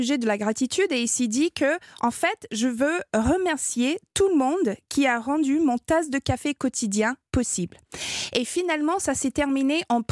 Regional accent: Canada; first language English; French is a second language; now in France; si vous l'entendez dans mon petit accent, je suis canadienne anglophone, je ne suis pas française encore, le dossier est en cours.

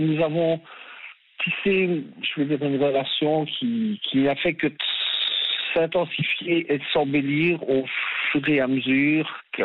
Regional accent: Liège, Wallonia, Belgium; en tant que liégeois, c'est une des caractéristiques un peu de la population ici

